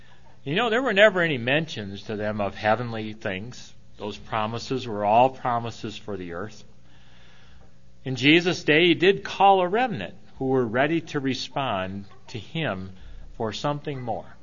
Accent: Jackson, Michigan, United States; Jim and I grew up together in Jackson, Michigan.

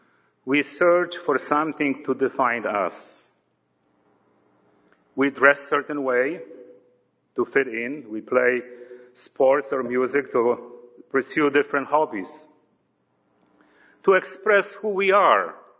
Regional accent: Poland; accent: Polish; English is a second language; now in Canada; my accent is not French. It is old good Polish accent, as that is where my wife and me are from originally. Actually, I used to be shy by my accent, but now I love it.

